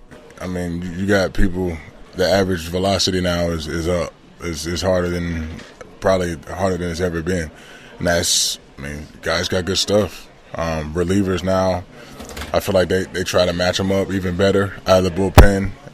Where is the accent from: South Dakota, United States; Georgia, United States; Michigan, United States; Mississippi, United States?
Georgia, United States; But I just know for me, growing up in Georgia, the kind of competition you're going to face